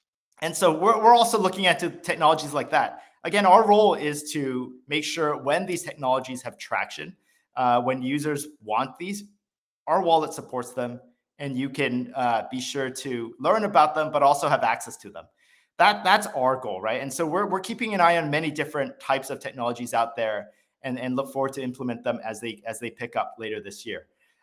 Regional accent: Hong Kong; This was when I was growing up in Hong Kong.

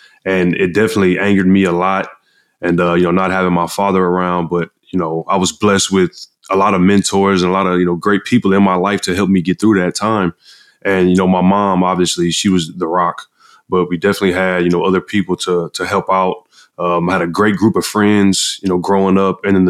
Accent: Galveston, Texas, United States; You know, I'm from Galveston, Texas.

